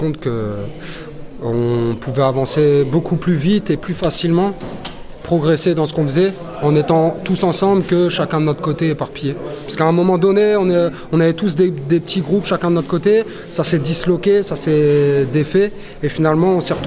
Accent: Lille, Hauts-de-France, France; J'ai grandi à Lille, en France

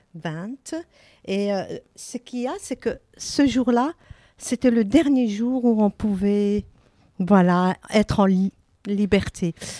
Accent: Anderlecht, Brussels-Capital Region, Belgium; on est à Anderlecht, que je connais très bien, c'est Anderlecht, c'est ici que j'ai grandi

